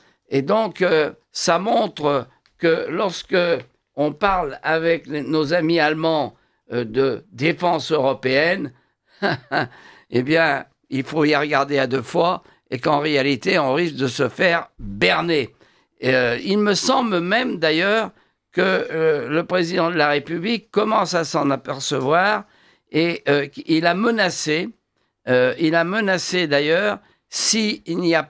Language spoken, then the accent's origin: French; France; parler du couple franco-allemand chez nous, en France, c'est une illusion.